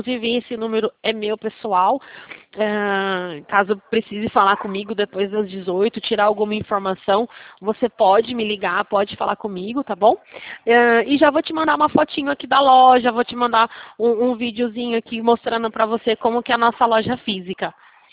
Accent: Rio Claro, São Paulo, Brazil; Isso, interior de São Paulo.

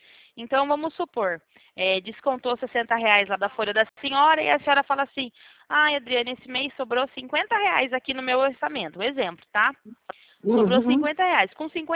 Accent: Limeira, São Paulo, Brazil; Eu sou aqui de Limeira, a senhora conhece?

